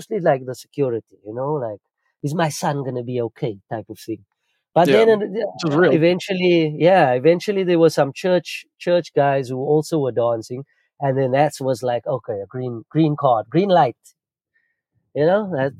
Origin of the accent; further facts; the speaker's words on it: Cape Town, Western Cape, South Africa; that was in Bonthierville where I grew up on the Cape Flats.